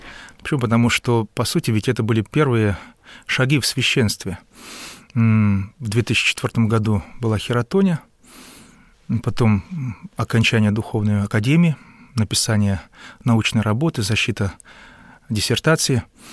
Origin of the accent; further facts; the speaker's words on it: Zakarpattia Oblast, Ukraine; born there; я родился в Закарпатье. Если кто-нибудь представляет, что это такое, то там внизу Венгрия, слева Чехия, справа Румыния, выше Польша, здесь Украина, а мы русские. То есть я русин, был, есть и буду.